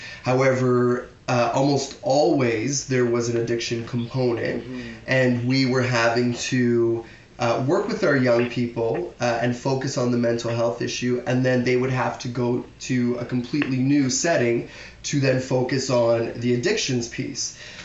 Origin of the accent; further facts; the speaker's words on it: Toronto, Ontario, Canada; I was born in Toronto, so I'm right from the city. I've seen it grow with all sorts of wonderful people, diverse people. I am of Portuguese descent. I'm a first-generation Canadian.